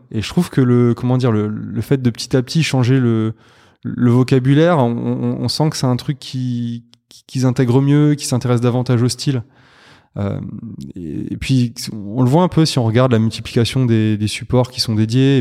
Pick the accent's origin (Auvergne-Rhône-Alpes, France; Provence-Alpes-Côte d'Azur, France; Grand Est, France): Grand Est, France; Non, en fait, on vient tous les deux de région. Moi, j'ai grandi dans un petit village du Sungo. C'est le sud de l'Alsace, l'Alsace des étangs.